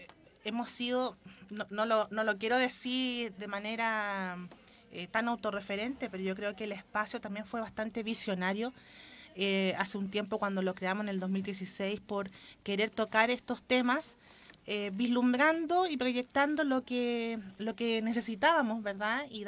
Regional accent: Chile; Transversalmente en nuestra sociedad como chilenos

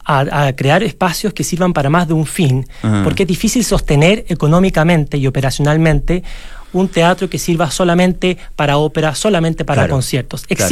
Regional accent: Chile; Yo soy chileno

